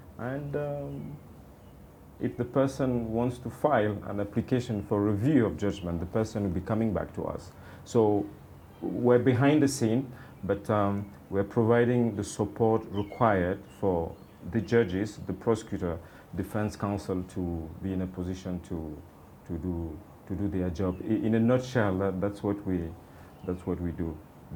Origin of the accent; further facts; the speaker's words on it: Cameroon; I'm from Cameroon.